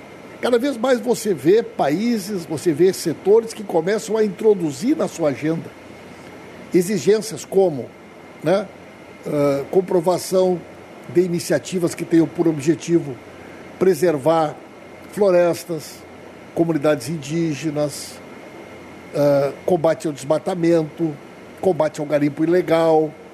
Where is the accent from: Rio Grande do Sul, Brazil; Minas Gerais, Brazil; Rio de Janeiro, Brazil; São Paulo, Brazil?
Rio Grande do Sul, Brazil; eu sou do Rio Grande do Sul, você sabe que nós vivemos. Que nós temos vivido no Rio Grande do Sul nos últimos anos